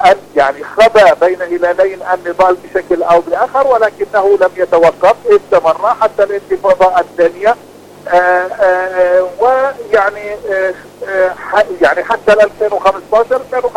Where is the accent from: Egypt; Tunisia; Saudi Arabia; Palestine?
Palestine; نحن جنينا كفلسطينيين